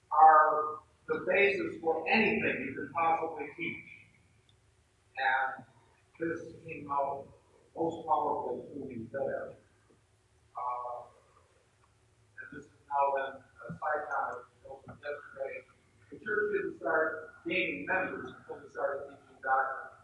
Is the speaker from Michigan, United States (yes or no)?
yes; Glendora, Michigan, United States; also born or lived in Sri Lanka; from Glendora, Michigan.